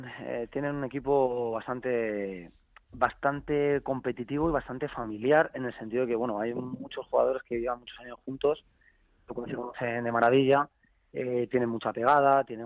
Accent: Zaragoza, Aragon, Spain; yo soy de Zaragoza, pero bueno

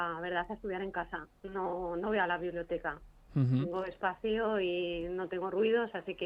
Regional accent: Madrid, Community of Madrid, Spain; soy de Madrid.

